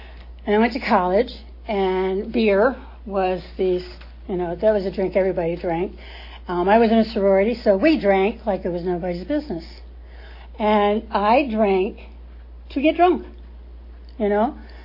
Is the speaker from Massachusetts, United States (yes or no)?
no; New York, United States; I grew up in suburbia in New York, in the state of New York.